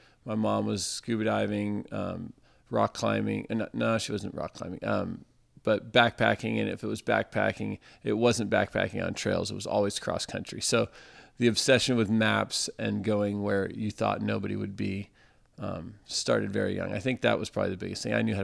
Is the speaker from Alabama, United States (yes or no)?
no; California, United States; And then growing up on the Central Coast in California is just incredible.